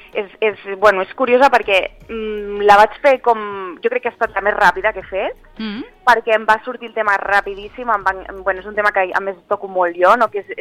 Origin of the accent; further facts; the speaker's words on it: Catalonia, Spain; first language ca; jo a casa la meva llengua materna és el català i amb el meu entorn també